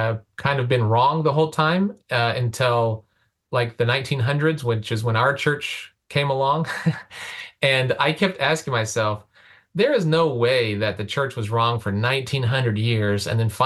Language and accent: English; United States; because I'm from America and people don't look at Christians like that.